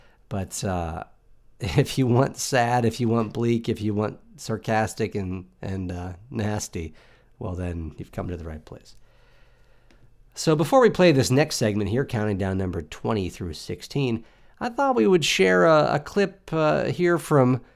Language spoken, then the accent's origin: English; Cleveland, Ohio, United States; So growing up in Cleveland, you know, that's something that you're exposed to every year as a child.